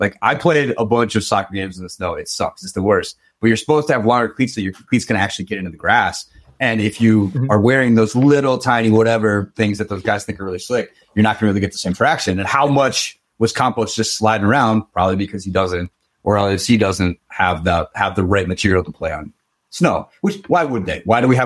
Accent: Michigan, United States; So I'm from Michigan, right, where we have a lot of snow

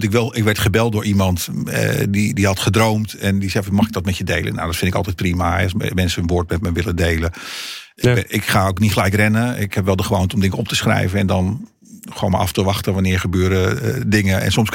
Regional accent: Brazil; first language Portuguese; Dutch is a second language; Ik kom uit Brazilië, dus spreek Portugees.

